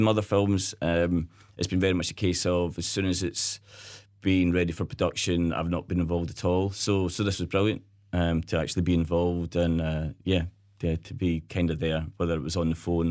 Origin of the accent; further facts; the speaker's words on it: Glasgow, Scotland, United Kingdom; In Shetland, there's so many different people coming in. I mean, I was from Glasgow, I was up there.